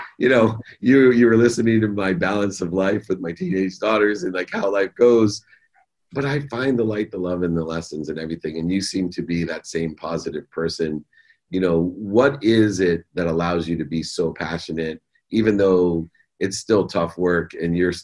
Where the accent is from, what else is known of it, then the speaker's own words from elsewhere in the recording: Midwest, United States; One of my true beliefs, because I grew up in the Midwest, single mom, six kids, the same type of atmosphere as you, right?